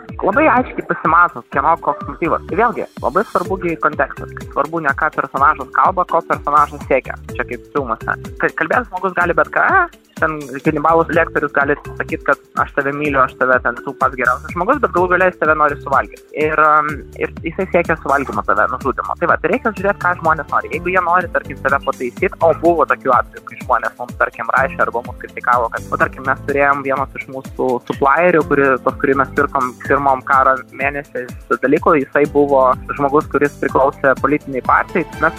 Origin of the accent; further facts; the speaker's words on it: Ukraine; aš pats iš Ukrainos